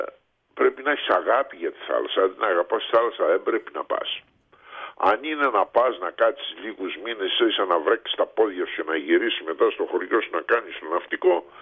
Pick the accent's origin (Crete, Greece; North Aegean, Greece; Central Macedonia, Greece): Crete, Greece; Viannos; now in Heraklion, Greece; Ναι, είμαι από τη Βιάνο. Είναι το χωριό που λέει Βιάνος. Και ένα ιστορικό χωριό, είχε καταστραφεί ολοσχερός από τους Γερμανούς.